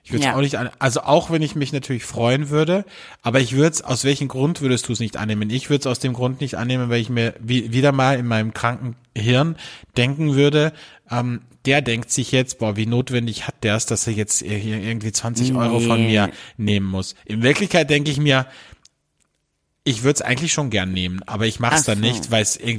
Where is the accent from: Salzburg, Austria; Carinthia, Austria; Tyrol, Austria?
Carinthia, Austria; now in Vienna, Austria; als ich nach Wien gezogen bin, bin ich ja wirklich jedes Wochenende nach Kärnten in meine Heimat gefahren.